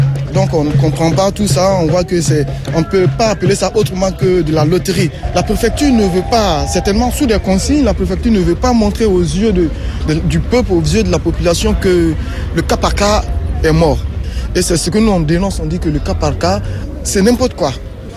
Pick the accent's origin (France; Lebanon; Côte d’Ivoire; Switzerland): Côte d’Ivoire; Moi, je viens de la Côte d'Ivoire.